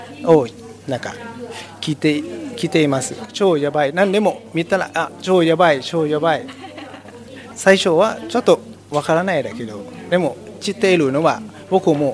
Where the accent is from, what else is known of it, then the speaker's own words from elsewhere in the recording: Thailand; Japanese is a second language; moved away as an adult; now in Japan; タイから来ました。